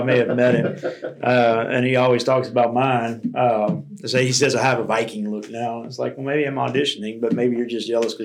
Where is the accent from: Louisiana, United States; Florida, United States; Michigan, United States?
Louisiana, United States; So, well, I'm from South Louisiana. Yeah, I'm 5 hours away from home.